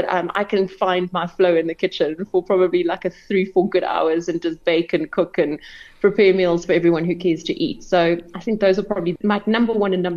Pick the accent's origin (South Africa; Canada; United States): South Africa; Cape Town, Western Cape; I'm born and raised in Cape Town, and it's the place that I feel happiest when I arrive into.